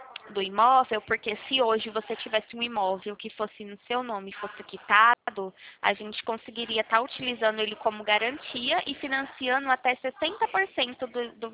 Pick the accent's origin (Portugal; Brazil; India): Brazil; Presidente Prudente, São Paulo; eu sou aqui da cidade de Presidente Prudente, interior de São Paulo.